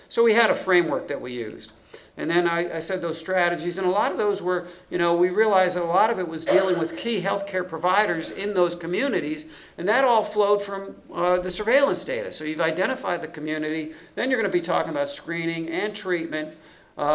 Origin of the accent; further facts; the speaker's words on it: Albany, New York, United States; Here's my hometown, Albany, New York.